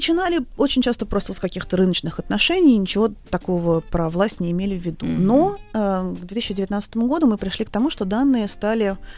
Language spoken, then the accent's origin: Russian; Tomsk, Tomsk Oblast, Russia; Я тоже сибирская женщина изначально, я томичка.